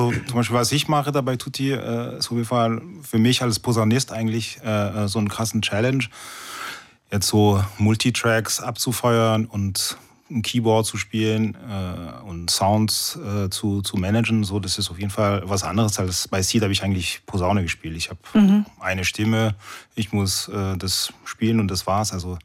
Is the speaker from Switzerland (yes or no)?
yes; Switzerland; now in Berlin, Germany; Nee, ich bin Schweizer, aber seit ewig lang hier in Berlin, also halb Berliner, halb Schweizer.